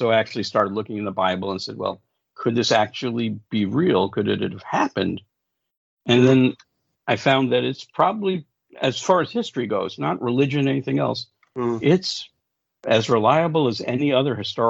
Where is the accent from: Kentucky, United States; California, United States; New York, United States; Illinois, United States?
New York, United States; Bronx; I grew up in the Bronx.